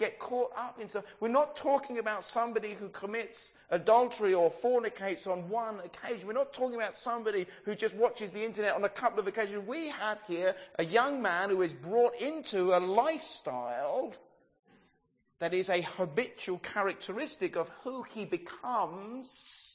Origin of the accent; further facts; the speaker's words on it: England, United Kingdom; We're English, so we don't have much of a congregation participation.